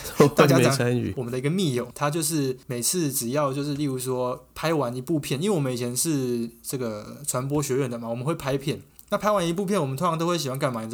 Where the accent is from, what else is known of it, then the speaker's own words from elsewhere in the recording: Changhua County, Taiwan; 因为我是南部人，所以我觉得台北相对于我，比较吸引我的是外省菜。是外省菜，因为毕竟我们在彰化地区嘛，没有太多的那种外省的料理。